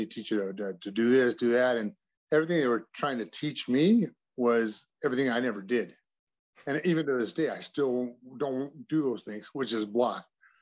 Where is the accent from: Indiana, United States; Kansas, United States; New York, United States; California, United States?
California, United States; Yucaipa; Well, I grew up, I like to call it Krypton, California, otherwise known, you know, as Yucaipa.